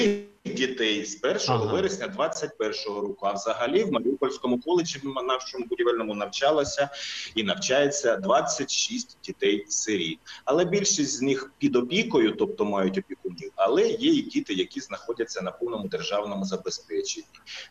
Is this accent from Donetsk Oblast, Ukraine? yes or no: yes; Mariupol, Donetsk Oblast, Ukraine; мені вдалося, оскільки я сам маріуполець, тому знав, де можна проїхати